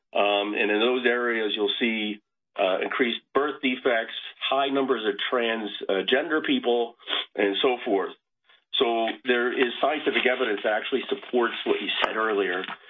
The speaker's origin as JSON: {"language": "English", "region": "New Jersey", "country": "United States", "tie": "born or raised there", "also_born_or_lived": "Minneapolis", "said": "I'm from Minneapolis. I was born there. I grew up in New Jersey, but we always had strong connections with the area."}